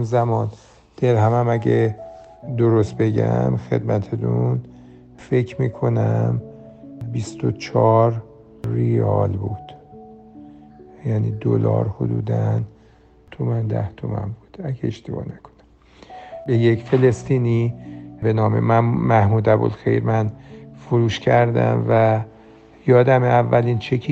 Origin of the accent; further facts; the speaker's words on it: Iran; گفت از کجا اومدی؟ من با افتخار کردم از ایران اومدم